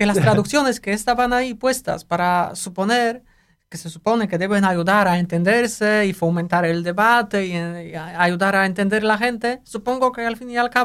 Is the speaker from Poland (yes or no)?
yes; Warsaw, Masovian Voivodeship, Poland; Spanish is a second language; Yo soy de Varsovia, vivo toda la vida en Varsovia